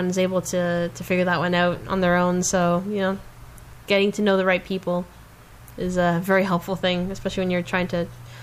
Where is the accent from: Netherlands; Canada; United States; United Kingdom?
Canada; Montreal, Quebec; hope he has a great time in my hometown.